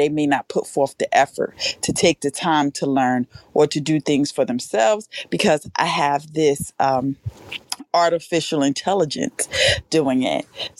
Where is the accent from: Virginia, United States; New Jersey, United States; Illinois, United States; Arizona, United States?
New Jersey, United States; Newark; I am hailing from Newark, New Jersey.